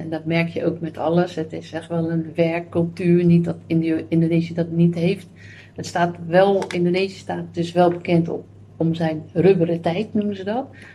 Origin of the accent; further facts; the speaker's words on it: Rotterdam, South Holland, Netherlands; born there; ik ben gewoon in Rotterdam geboren.